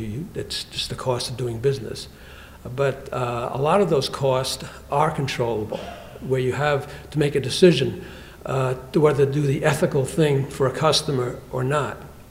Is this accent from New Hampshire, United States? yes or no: yes; Canterbury, New Hampshire, United States; from Canterbury, and that's … My family has operated a business in New Hampshire for 37 years.